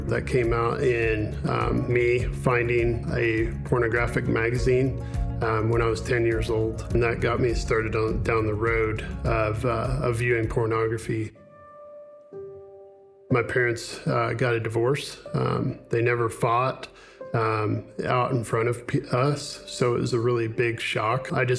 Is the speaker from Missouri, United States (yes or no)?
yes; Missouri, United States; I'm from Southwest Missouri. I'm the youngest of three siblings.